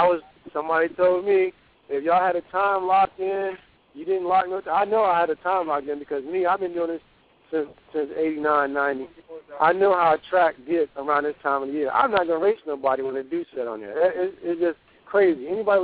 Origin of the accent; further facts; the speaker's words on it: New York City, New York, United States; A lot of people think I'm from Virginia. I'm really from New York. You know what I mean? I'm from Harlem.